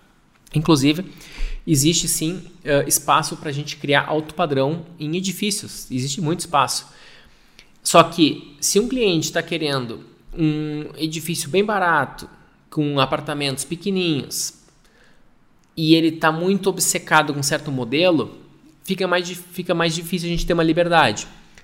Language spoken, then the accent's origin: Portuguese; Passo Fundo, Rio Grande do Sul, Brazil; born there; eu nasci em Passo Fundo. Passo Fundo é nada mais, nada menos do que a capital do Planalto Médio. Leonardo, o que é Planalto Médio? Planalto Médio é um lugarzinho escondido do Rio Grande do Sul. Então, eu que nasci na capital do nada, numa cidadezinha pequenininha